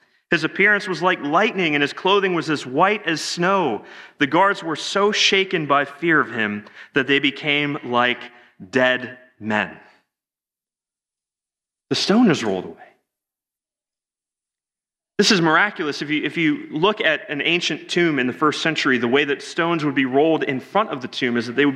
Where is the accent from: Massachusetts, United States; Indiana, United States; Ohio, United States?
Ohio, United States; Cleveland; I'm from Cleveland, if you didn't know, so it's difficult to be a sports fan where I'm from.